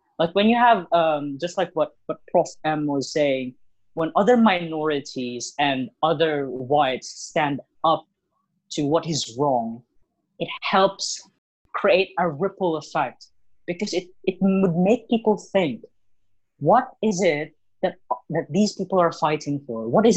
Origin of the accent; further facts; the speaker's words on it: Philippines; first language Tagalog; English is a second language; I'm a Filipino. I speak Tagalog. And yet I need to converse in a language that's not my native tongue in order for other people to understand the message I want to convey.